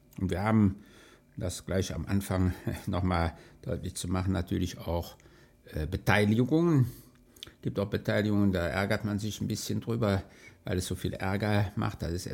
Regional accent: Troisdorf, North Rhine-Westphalia, Germany; zum einen komme ich aus Troisdorf-Müllekofen, das ist der kleinste Ort in Troisdorf

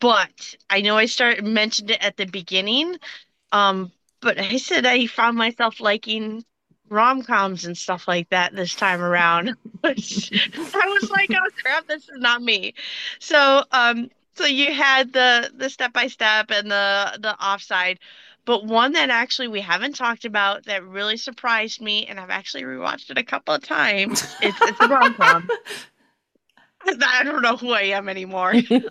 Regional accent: United States; I'm too American to even attempt it.

